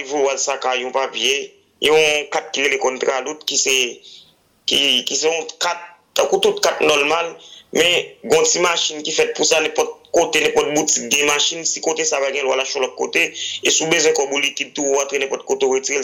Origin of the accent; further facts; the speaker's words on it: Haiti; depuis que je suis haïtien vivant en Haïti